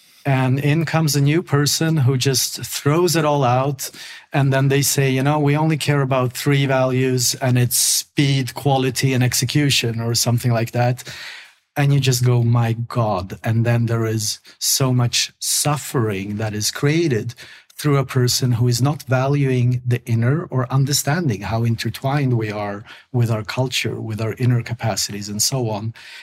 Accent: Sweden; I have family both in Ukraine and in Russia, and I grew up in Sweden, that is one of the most feminine and feministic for good reasons, countries in the world

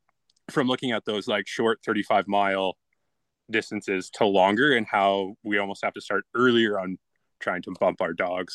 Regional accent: Ontario, Canada; I grew up in Southern Ontario. I was probably about 2 hours west of Toronto.

